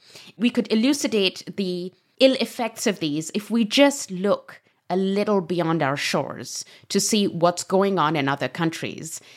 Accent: Pakistan; I come from Pakistan, and Pakistan is a very different society

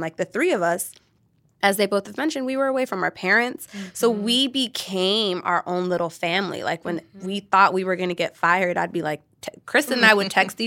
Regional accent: California, United States; high school, I grew up in Orange County.

